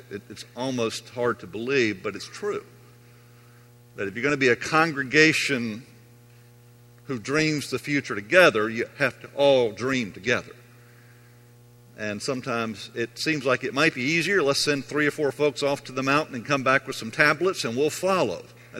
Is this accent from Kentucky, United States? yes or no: yes; Louisville, Kentucky, United States; born there; it is a pleasure for me to be back in Kentucky again. I told you before, I was born in Louisville.